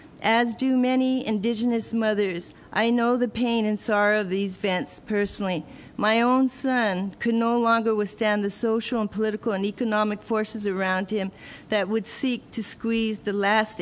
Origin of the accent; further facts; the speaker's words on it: Pine Ridge, South Dakota, United States; from born and raised in Pine Ridge, South Dakota.